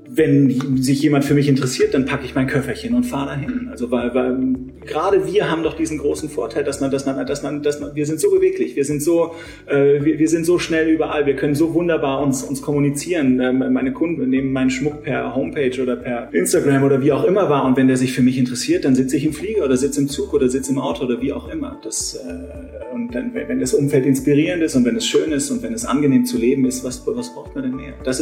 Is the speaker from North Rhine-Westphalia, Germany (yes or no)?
no; Rhineland-Palatinate, Germany; also born or lived in Upper Franconia; Ich bin Oberfranke, bin dort 1971 geboren und bin dann mit meinen Eltern hier in die Pfalz gekommen, 1977. Meine Eltern sind Gastronomen, haben sich in die Pfalz verliebt